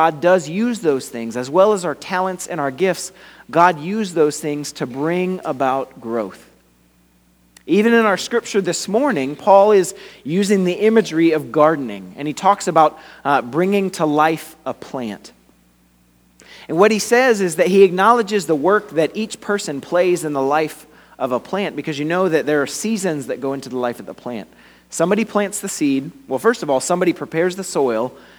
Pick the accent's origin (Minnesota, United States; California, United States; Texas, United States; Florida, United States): Florida, United States; Lakeland; Lakeland is my hometown. So coming here, Lake Gibson is not only a special community, but I know this town really well. This is the town that raised me